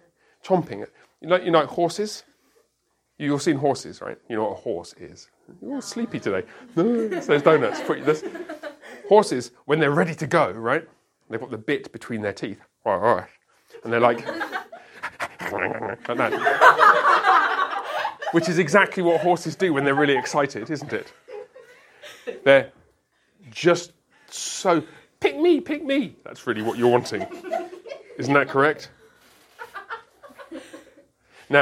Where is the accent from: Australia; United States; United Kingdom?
United Kingdom; Because I'm British.